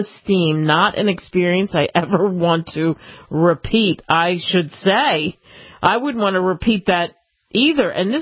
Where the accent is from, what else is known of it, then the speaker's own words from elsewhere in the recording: Philadelphia, Pennsylvania, United States; I'm from Philly, and it's the Schuylkill River, and nobody can spell Schuylkill.